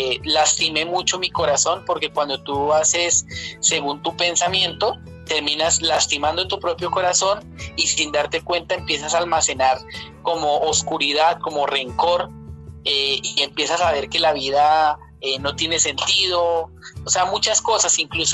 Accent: San Andrés, San Andrés and Providencia, Colombia; born there; Pues yo nací originalmente aquí en Colombia. Cerca a Colombia hay una isla. Esa isla se llama San Andrés.

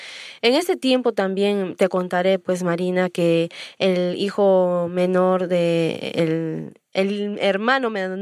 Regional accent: Lima, Peru; durante mi niñez he estado viviendo en Lima junto con mis padres y mis dos hermanos, soy la mayor de dos hermanos. En un hogar católico he crecido

